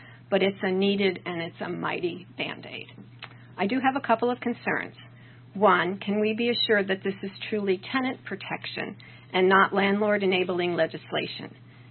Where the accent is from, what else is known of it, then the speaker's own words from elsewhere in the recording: Exeter, New Hampshire, United States; I'm from Exeter